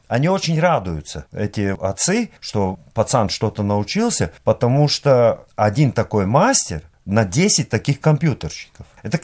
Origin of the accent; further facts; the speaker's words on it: Riga, Latvia; Я в Риге вырос. У меня корни латгальские, и я себя считаю латгальцем.